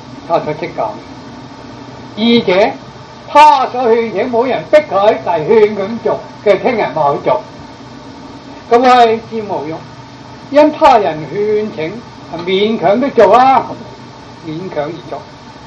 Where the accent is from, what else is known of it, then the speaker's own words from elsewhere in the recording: Ji'an, Jiangxi, China; now in Guangdong, China; 我喺江西过嚟嘅，我本来祖籍系江西人，过广东嘅，佢系江西嘅脑攞，同埋我乡下嘅江西吉安嘅